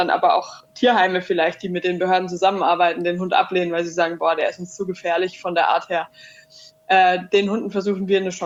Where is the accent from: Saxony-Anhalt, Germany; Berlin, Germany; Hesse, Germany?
Hesse, Germany; accent: Hessian; ich komme ursprünglich aus Hessen, das wird man wahrscheinlich auch am Akzent ein bisschen merken.